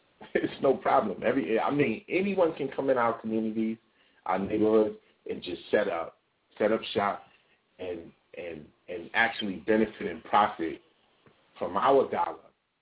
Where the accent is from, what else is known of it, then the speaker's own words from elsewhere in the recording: New York City, New York, United States; I'm telling you, I'm from the Bronx, right? I'm from the Bronx.